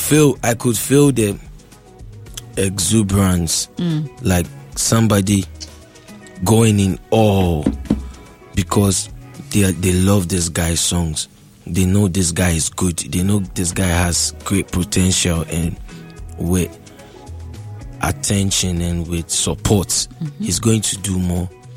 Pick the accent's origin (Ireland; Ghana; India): Ghana; I'm fully Ghanaian.